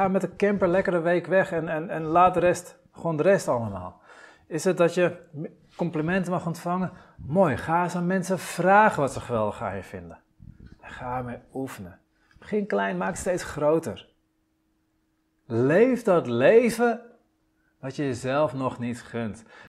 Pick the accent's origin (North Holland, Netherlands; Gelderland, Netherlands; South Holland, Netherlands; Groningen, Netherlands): North Holland, Netherlands; Den Helder; Ik ben in Den Helder opgegroeid.